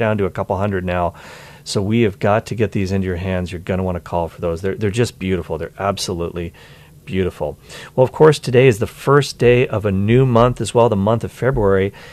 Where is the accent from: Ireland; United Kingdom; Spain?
Ireland; And I'm Irish, by the way, so I can laugh at that.